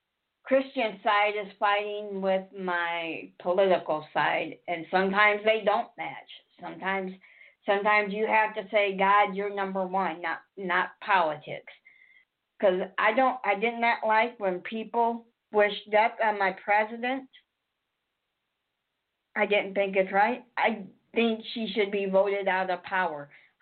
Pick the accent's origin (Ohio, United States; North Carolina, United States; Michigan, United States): Michigan, United States; And I'm from Michigan